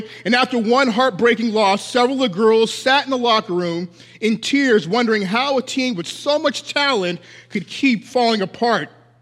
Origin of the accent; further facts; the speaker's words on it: Denver, Colorado, United States; I come from Colorado in the Denver area